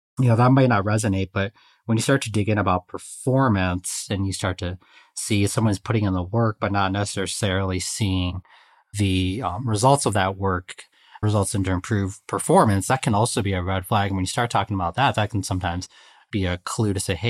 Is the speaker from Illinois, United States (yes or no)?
yes; Chicago, Illinois, United States; I grew up in Chicago during the 90s, Michael Jordan era, and that's what I love.